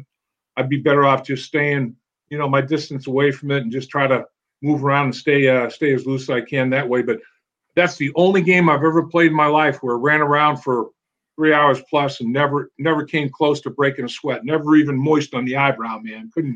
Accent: Boston, Massachusetts, United States; And I'm from the Boston area, New England, originally. I went to school at Syracuse, so I'm used to cold weather.

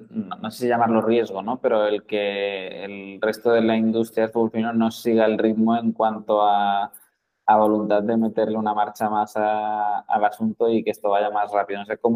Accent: Barcelona, Catalonia, Spain; porque yo soy de Barcelona y aquí casi que estamos un poco escarmentados de la cantidad de talento que este verano se puede marchar para allá.

